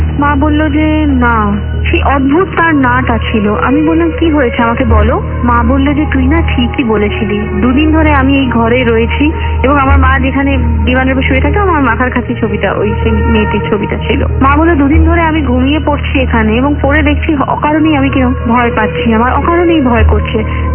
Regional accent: Kolkata, West Bengal, India; moved away as an adult; now in Maharashtra, India; এখন আমি বিবাহিতা, আমি কলকাতার বাইরে, আমি মহারাষ্ট্রের একটি শহরে থাকি

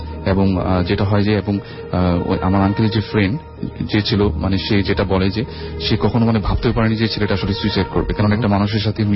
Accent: Dhaka, Dhaka Division, Bangladesh; আমি পুরান ঢাকা থেকে আসছি।

